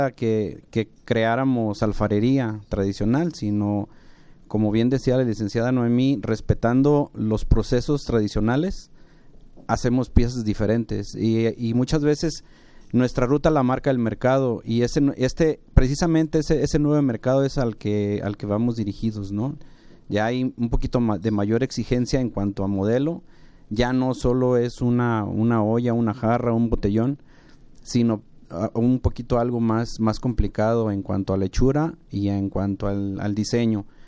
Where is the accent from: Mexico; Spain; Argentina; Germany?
Mexico; Tonalá, Jalisco; nuestras técnicas que nos dan identidad como, no solo como tonaltecas, como jaliscienses y como mexicanos.